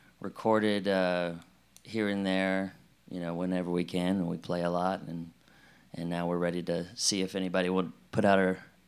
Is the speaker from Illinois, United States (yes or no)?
no; Texas, United States; now in Austin, United States; Well, my brother and I moved to Austin in 2011. We grew up outside of Houston and had been in different places before that, but ended up there.